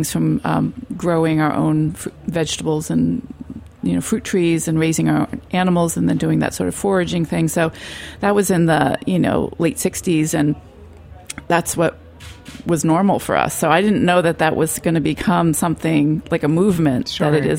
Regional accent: Vermont, United States; I grew up in Vermont and grew up on a small sort of what I call gentleman's farm because we weren't making our living from it.

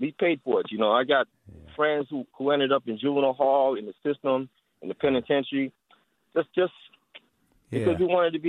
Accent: Philippines; we were very, very chauvinistic about this idea of being Filipino

